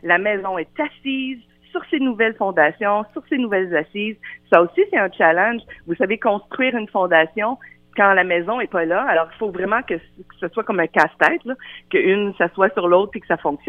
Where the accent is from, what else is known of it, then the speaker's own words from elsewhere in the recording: Rivière-du-Loup, Quebec, Canada; je viens de Rivière-du-Loup